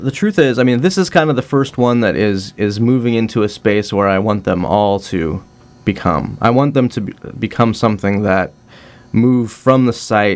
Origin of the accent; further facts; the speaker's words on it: Salem, United States; also born or lived in Chicago / Austin / Boston; Well, I grew up down in Salem.